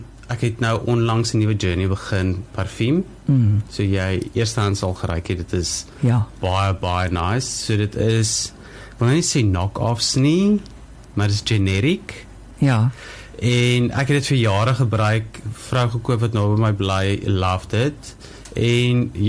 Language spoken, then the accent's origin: Afrikaans; Kimberley, Northern Cape, South Africa; moved away as an adult; also born or lived in Bloemfontein; now in Cape Town, South Africa; Ek is gebore groot geword in Kimberley, daar by die Grootgat.